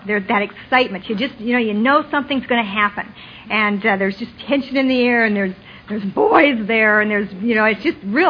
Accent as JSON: {"language": "English", "town": "Billings", "region": "Montana", "country": "United States", "said": "I come from Billings, Montana, where there's a group back there called the Billings Recovery Group, and they send their greetings."}